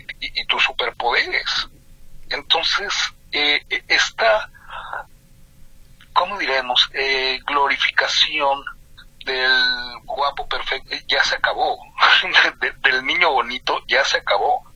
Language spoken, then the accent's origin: Spanish; Mexico; Somos mexicanos, tenemos de los dos, queramos o no, así de fácil.